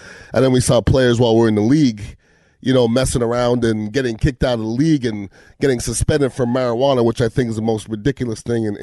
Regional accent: Montreal, Quebec, Canada; I'm from Montreal and there's a lot of weed going on there too.

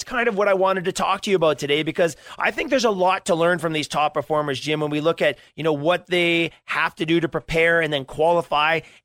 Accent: Canada; And of course, me being Canadian

